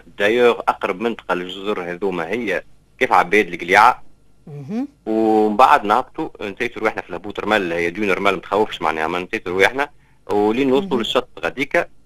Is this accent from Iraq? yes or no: no; Tunisia; على اجمل الشواطئ اللي عندنا في تونس المنطقه هذيك